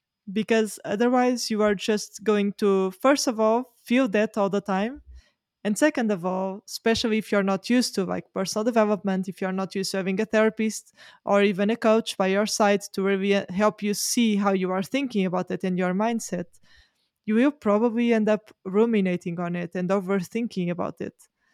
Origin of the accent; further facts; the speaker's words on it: Portugal; English is a second language; moved away as an adult; also born or lived in Edinburgh / Geneva; so I remember when I moved from Portugal to Edinburgh, it was really hard.